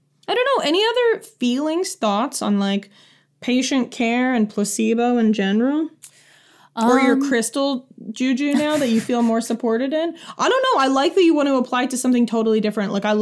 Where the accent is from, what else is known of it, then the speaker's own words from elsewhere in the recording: Midwest, United States; That's the most LA thing I've said as the Midwesterner on this show.